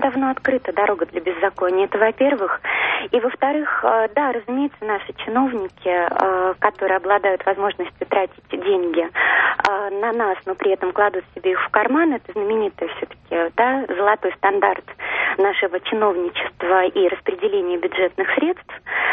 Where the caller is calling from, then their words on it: Moscow, Russia; я звоню из Москвы.